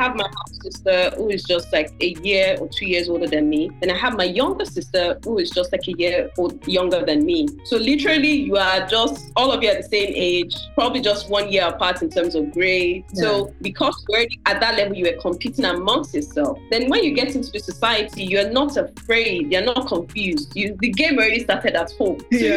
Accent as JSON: {"language": "English", "country": "Nigeria", "said": "because I'm Nigerian"}